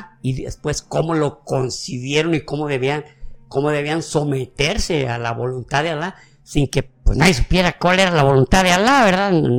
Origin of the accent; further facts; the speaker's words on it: Mexico; Yo soy, ajá, mexicano y no tenemos ese problema